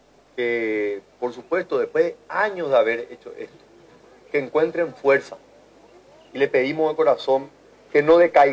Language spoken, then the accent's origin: Spanish; Paraguay; este es un pequeño testimonio de lo que somos capaces los paraguayos